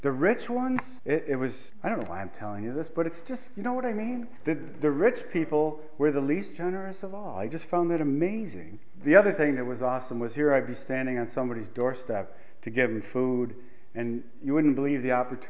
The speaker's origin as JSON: {"language": "English", "country": "United States", "said": "when we planted that church up in Canada, being an American, they wouldn't let me have a job."}